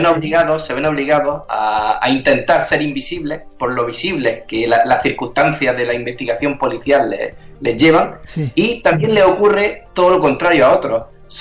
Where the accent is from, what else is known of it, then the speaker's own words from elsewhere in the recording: Almería, Andalusia, Spain; Y encantado, disfrutando de mi querida Almería, que yo soy un apasionado de mi tierra